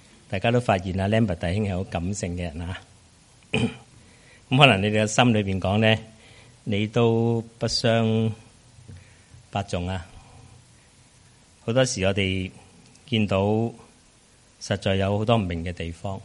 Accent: Hong Kong; 身边我想大部分都是由香港来的，那里是我们的家乡，出生在那里，成长在那里。

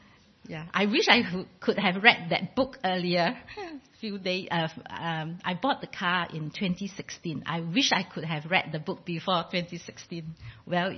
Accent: Singapore; now in New Zealand; Actually, honestly, I'm from Singapore.

